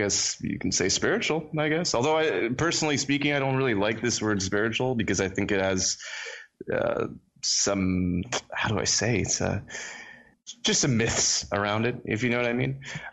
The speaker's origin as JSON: {"language": "English", "region": "Florida", "country": "United States", "tie": "born or raised there", "also_born_or_lived": "Trinidad", "said": "I was born in a country called Trinidad. Ah, okay. This is in the Caribbean, and I was raised in Florida, which is why, you know, I sound American."}